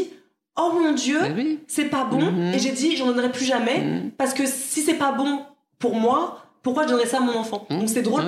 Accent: Cameroon; born there; on est nés en Afrique, Marisa et moi. Au Cameroun

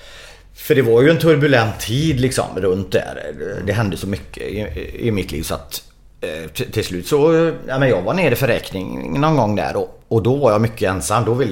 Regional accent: Sweden; har det med att göra att vi är svenskar

